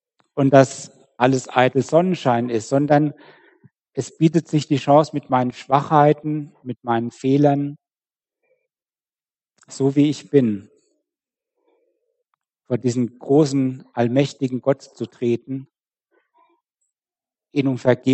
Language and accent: German; Kirchheim, Germany; Ich komme aus Kirchheim, da wurde eine Umgehungsstraße gebaut.